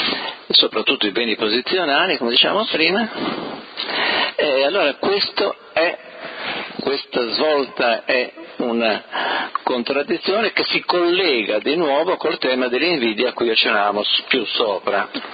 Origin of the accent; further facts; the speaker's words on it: Genoa, Liguria, Italy; Io sono genovese e so che Genova è stata una delle fondatrici di questo nuovo tipo di potere economico finanziario.